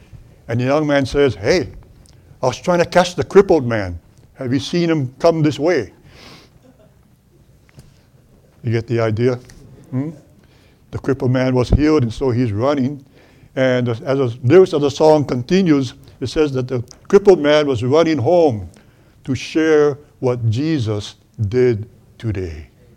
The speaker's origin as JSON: {"language": "English", "town": "Molokai", "region": "Hawaii", "country": "United States", "tie": "born or raised there", "said": "The island that I grew up on in Hawaii called Molokai had a little peninsula on the north shore called Kalaupapa."}